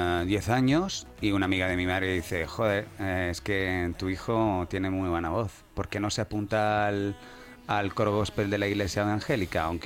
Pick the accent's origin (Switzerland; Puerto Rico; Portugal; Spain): Switzerland; first language Italian; Bueno, italiano y el español son mi idioma madre.